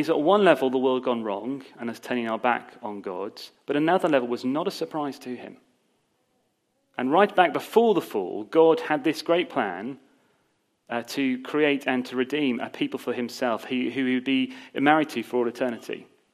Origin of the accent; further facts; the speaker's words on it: United Kingdom; because we're British or whatever.